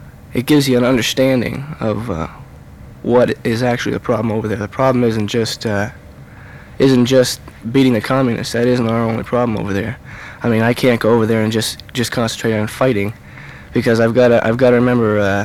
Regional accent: Riverside, California, United States; I'm from Riverside, California.

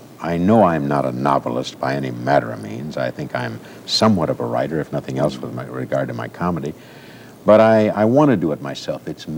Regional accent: Ohio, United States; born there; My father was born in Ohio. I was born in Ohio.

